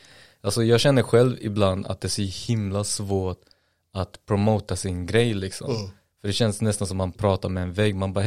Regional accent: Hjälbo, Västra Götaland County, Sweden; Jag bor i Hjälbo. Jag är från Hjälbo.

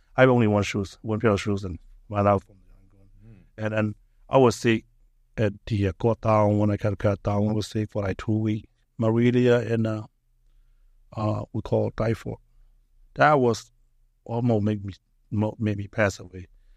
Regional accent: Myanmar; now in United States; before I came to the United States, I was in Burma. Yeah. So I came out from Burma in 2009 in March, first week March, probably. And then I was sick, and then I ran out from Burma in Rangoon

